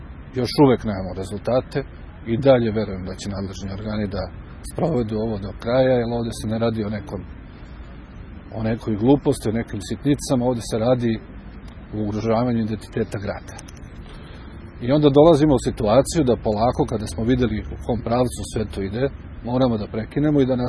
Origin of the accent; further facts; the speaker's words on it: Kragujevac, Šumadija, Serbia; Jako mi je važno kao Kragujevčanin, čije deca treba da žive u ovom gradu